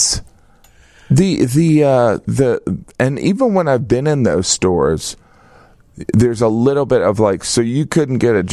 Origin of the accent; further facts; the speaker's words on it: Indiana, United States; I grew up in Northwest Indiana.